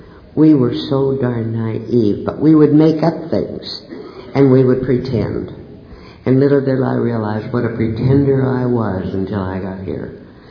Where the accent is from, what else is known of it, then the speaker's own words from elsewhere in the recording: Denver, Colorado, United States; I grew up in Denver. I grew up with wonderful parents, two brothers.